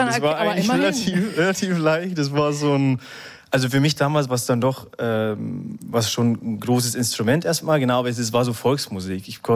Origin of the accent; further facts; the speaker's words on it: Bavaria, Germany; bei uns im Bayerischen Wald ist es sehr hügelig